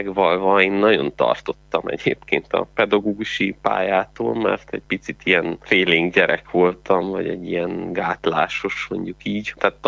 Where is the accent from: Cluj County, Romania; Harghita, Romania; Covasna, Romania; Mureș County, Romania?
Harghita, Romania; Székelyudvarhely; Székelyudvarhelyen születtem, ott is nőttem fel, ott végeztem az óvodát, iskolát egészen érettségig